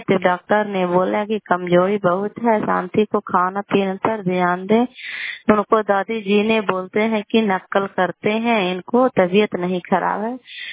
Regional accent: Kalyanpur, Bihar, India; घर कल्याणपुर वाली बिलसी पंचायत प्रखंड चंडी जिला ललंदा का निवासी हूँ।

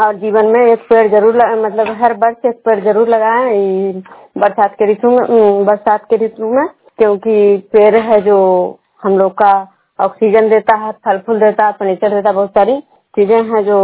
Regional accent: Kajra, Bihar, India; विष्णुपुर ग्राम कजरा पंचायत नालंदा जिला नगर नवसा प्रखंड के निवासी हूँ।

